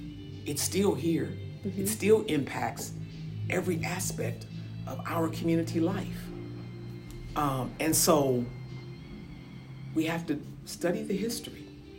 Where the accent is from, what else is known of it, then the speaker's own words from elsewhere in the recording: Omaha, Nebraska, United States; born and raised in Omaha, Nebraska